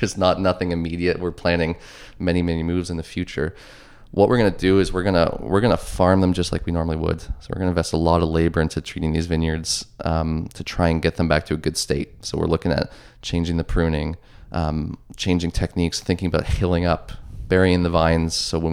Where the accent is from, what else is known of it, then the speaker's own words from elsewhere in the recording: Ontario, Canada; Growing up in Northern Ontario, slightly more rural, you know, it's very much Muskoka kind of vibe.